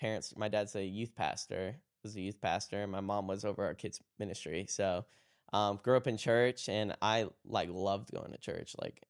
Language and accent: English; Florida, United States; I grew up in that atmosphere, and I go to same church I grew up in still in Florida.